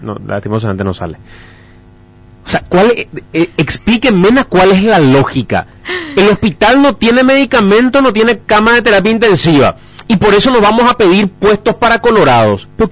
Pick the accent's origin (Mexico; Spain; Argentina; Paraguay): Paraguay; como paraguayos.